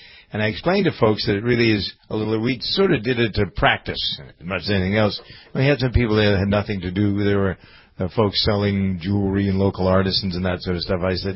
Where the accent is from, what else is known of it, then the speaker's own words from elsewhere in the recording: Framingham, Massachusetts, United States; I prepared my hometown of Framingham as a large community garden down next to the state prison